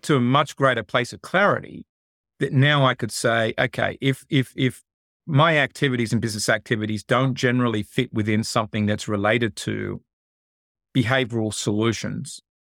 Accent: Australia; now in United States; I'm Australian. Next middle part, you know, I'm now living in America

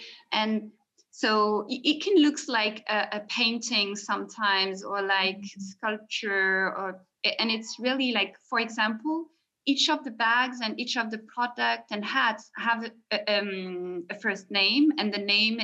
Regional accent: France; now in Paris, France; I'm the founder of this brand, accessory brand in Paris. I'm French. I'm 44. And I grew up in France.

